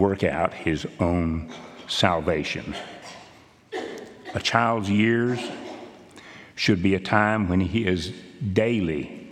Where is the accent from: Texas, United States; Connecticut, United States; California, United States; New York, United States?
Texas, United States; Pecos; I'm a first-generation Christian. I was raised worshiping in the First Christian Church there in Pecos, Texas.